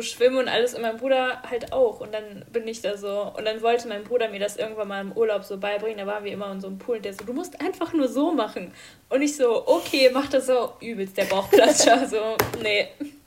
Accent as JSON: {"language": "German", "region": "Bavaria", "country": "Germany", "said": "Ja, ich komme aus Bayern."}